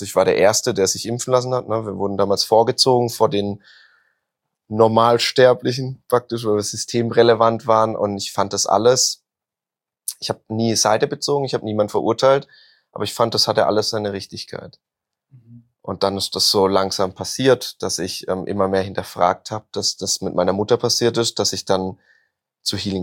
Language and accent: German; Karlsruhe, Baden-Württemberg, Germany; Also ich habe noch nie Karlsruhe verlassen oder da irgendwie von da, wo ich herkomme.